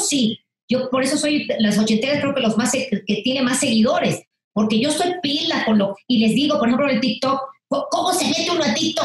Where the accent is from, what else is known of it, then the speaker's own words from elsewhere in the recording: Mexico; soy la cantante mexicana que más duetos ha hecho